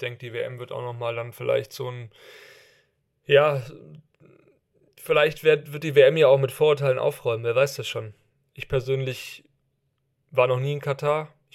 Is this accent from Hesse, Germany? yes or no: yes; Hesse, Germany; Also ich bin ja aus der Nähe von Frankfurt